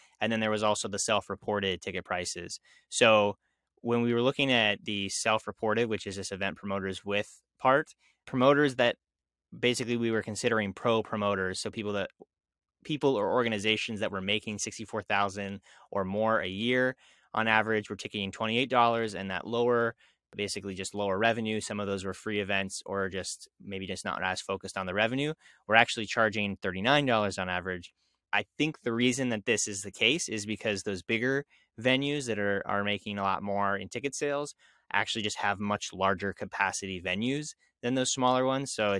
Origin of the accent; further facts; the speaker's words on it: Pittsburgh, Pennsylvania, United States; Two mac and cheese festivals in my hometown of Pittsburgh and in a couple other places were really popular.